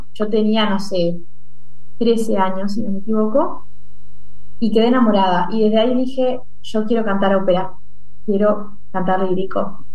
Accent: Gualeguaychú, Entre Ríos, Argentina; Así es, Entre Ríos, sí.

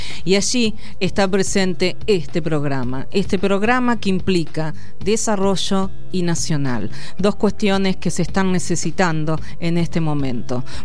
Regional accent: Carlos Casares, Buenos Aires Province, Argentina; Me hace acordar a mi ciudad natal, a Carlos Casares, provincia de Buenos Aires.

